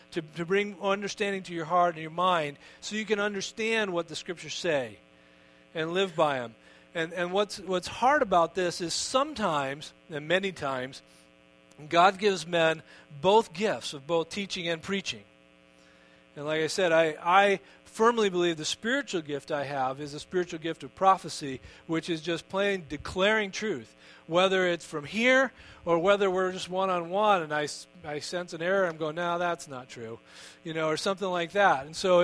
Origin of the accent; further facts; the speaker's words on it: Connecticut, United States; A few years ago, we were in my home church, the one I grew up in Connecticut.